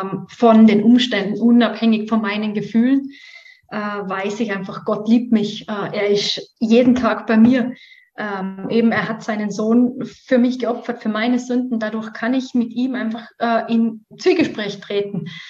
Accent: Vorarlberg, Austria; Ich würde generell Vorarlberg einfach als meine Heimat bezeichnen. Das ist das westlichste Bundesland von Österreich. Wir haben auch ein bisschen andere Sprache wie der Rest. Also wir schwätzen eher wie die Schweizer.

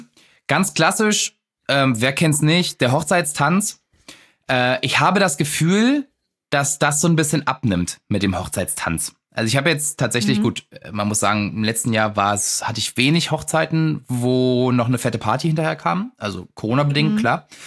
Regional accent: East Germany, Germany; Ich habe keinen Zweitnamen. Bin Ossi.

